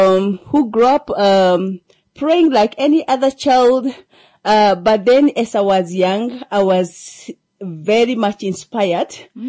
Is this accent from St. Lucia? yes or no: no; Olwani, Siaya County, Kenya; I hail from Olwani village. It's just in Ukwambi.